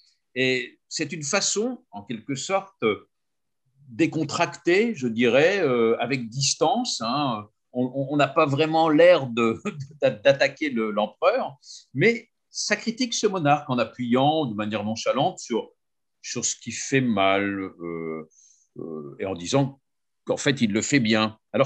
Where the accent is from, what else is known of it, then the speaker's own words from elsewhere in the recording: Normandy, France; je suis normand déjà, d'origine